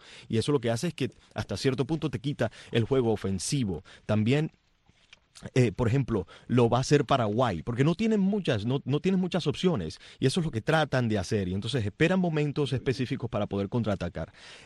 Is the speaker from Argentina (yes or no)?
no; Colombia; yo como colombiano simplemente espero de que no me decepcionen